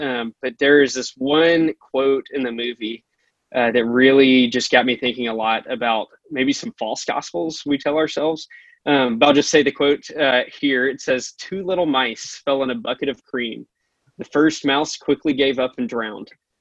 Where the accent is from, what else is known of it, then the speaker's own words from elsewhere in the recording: Monroe, North Carolina, United States; now in Durham, United States; So I am from Monroe, North Carolina, right outside of Charlotte